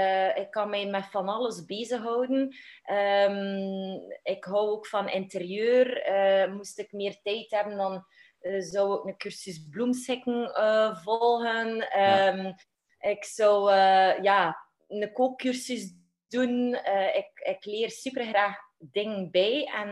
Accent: Kortrijk, West Flanders, Belgium; now in Waregem, Belgium; ik ben een doodgewoon meisje, geboren en getogen in Kortrijk. En ondertussen woon ik al 6 jaar in Waregem.

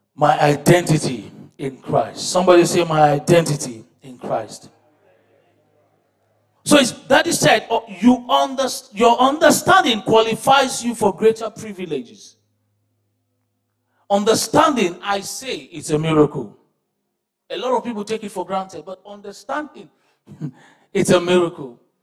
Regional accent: Nigeria; No, I'm from Nigeria, for your information.

